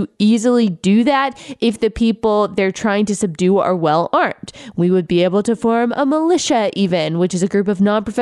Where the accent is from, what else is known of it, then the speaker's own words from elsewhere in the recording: Texas, United States; I didn't really grow up around guns, even though I grew up in Texas, where I'd say guns are a part of our culture.